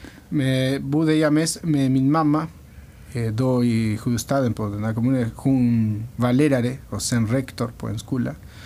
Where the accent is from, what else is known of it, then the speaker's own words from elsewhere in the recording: Rocha, Uruguay; Swedish is a second language; now in Sweden; Mitt liv, jag föddes i Uruguay, i Sydamerika, i Rocha kommun heter. Och jag var, min pappa var från stan och min mamma från landet.